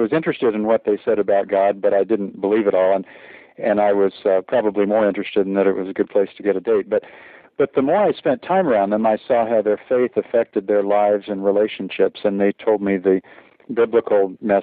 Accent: Miami, Florida, United States; I grew up in Miami and had an interest in spiritual things as a child, was raised in the Presbyterian Church, but then went away to boarding school in Connecticut

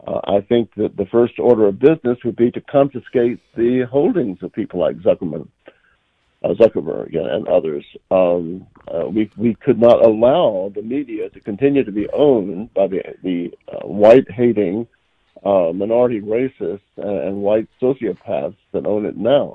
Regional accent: the South, United States; You remember as a Southerner, we used to have the term in the South, a company town.

